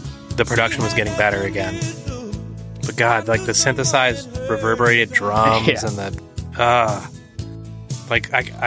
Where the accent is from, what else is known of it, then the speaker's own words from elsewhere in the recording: Pennsylvania, United States; I grew up in Appalachia.